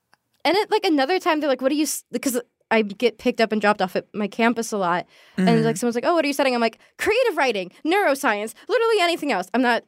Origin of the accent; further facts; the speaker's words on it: United States; And I was like, okay, well, I'm an American in London.